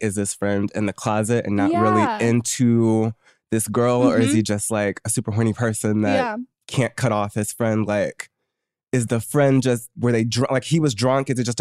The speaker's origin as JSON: {"language": "English", "town": "Pine Bluff", "region": "Arkansas", "country": "United States", "tie": "born there", "said": "I was born in Pine Bluff."}